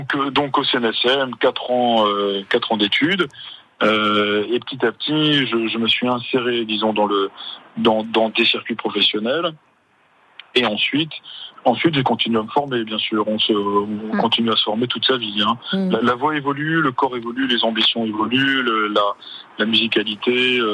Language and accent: French; Strasbourg, Grand Est, France; j'ai commencé mes études dans ma ville natale, Strasbourg, au Conservatoire de Strasbourg.